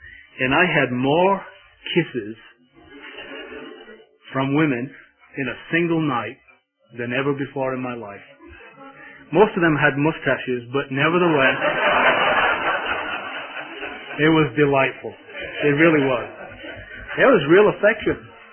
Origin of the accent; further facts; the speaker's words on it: England, United Kingdom; being an Englishman